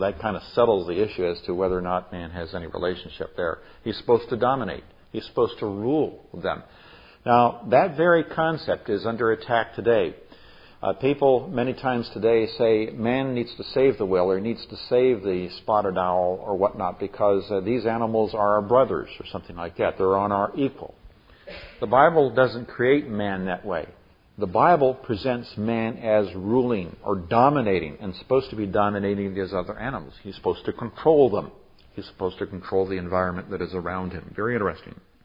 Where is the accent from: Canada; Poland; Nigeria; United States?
Nigeria; South West; I grew up in Nigeria, West Africa. In the first 7 years of my life, I grew up amongst animistic peoples, or the Yoruba tribe, in the southwestern part of Nigeria.